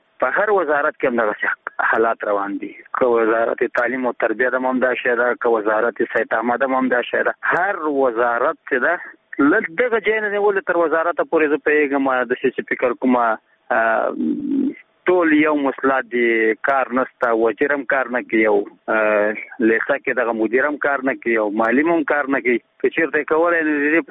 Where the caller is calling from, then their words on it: Nangarhar, Afghanistan; زه د ننګرهار ولایت دی ساره کې غلجی دی ولسوالۍ څخه دا پیغام درته سپتم.